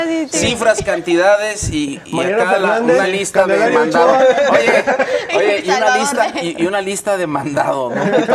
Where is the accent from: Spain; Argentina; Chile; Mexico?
Mexico; Jalisco; cuando habría que hacerse una pregunta como jaliscienses y como mexicanos.